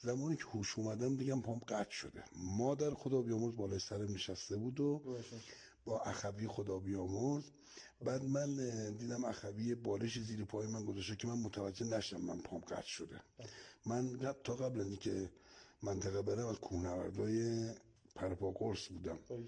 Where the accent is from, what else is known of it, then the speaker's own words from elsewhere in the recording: Qazvin, Iran; born there; متولد 1344، در جنوبی ترین منطقه قزوین متولد شدم